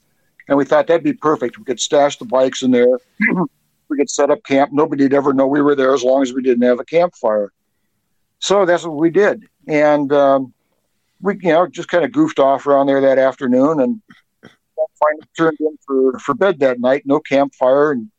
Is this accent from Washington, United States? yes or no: yes; Seattle, Washington, United States; now in Washington, United States; No, I'm actually from Seattle originally.